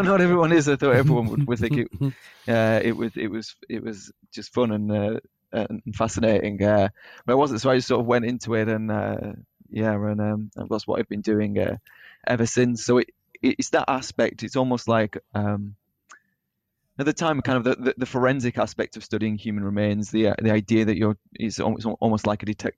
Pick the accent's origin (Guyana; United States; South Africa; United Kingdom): United Kingdom; Burnley, North West England; I'm originally from Burnley in East Lancashire.